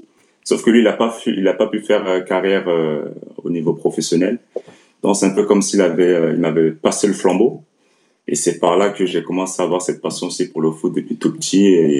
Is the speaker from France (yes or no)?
yes; Lyon, Auvergne-Rhône-Alpes, France; Mes débuts de carrière, je les ai faits à Lyon, parce que je suis originaire de Lyon de base.